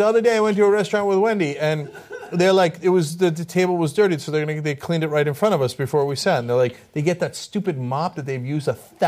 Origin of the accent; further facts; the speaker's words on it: New Jersey, United States; I take that personal offense at the Subway thing because I'm from Jersey.